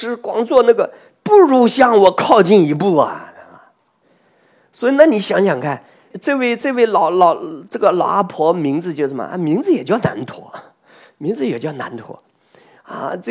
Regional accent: China; 我们中国人的合掌练个十年比不过别人

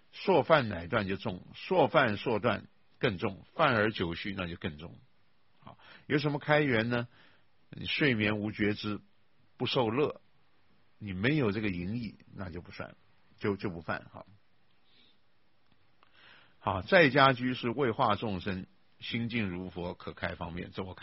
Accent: China; 这个是我们中国人的话哈

